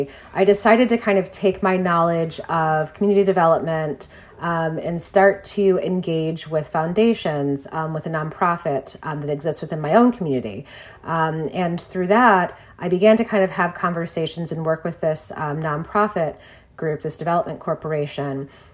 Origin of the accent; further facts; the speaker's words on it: Detroit, Michigan, United States; but also improve our relationship with the communities with which we existed in, which is Detroit, my hometown.